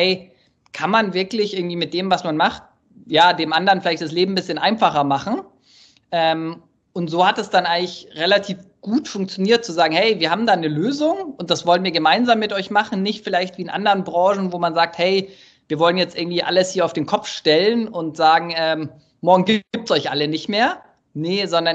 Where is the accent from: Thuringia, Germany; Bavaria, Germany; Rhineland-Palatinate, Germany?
Bavaria, Germany; Munich; Ja, ich komme ursprünglich aus München, man hört es mir irgendwie nicht